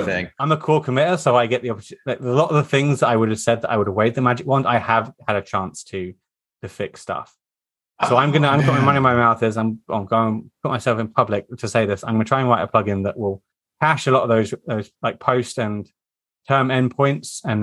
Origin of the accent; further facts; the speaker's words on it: United Kingdom; But as a Brit, I'm so lucky. Like I can go to a European country on a weekend and it costs me like $100 to get a flight.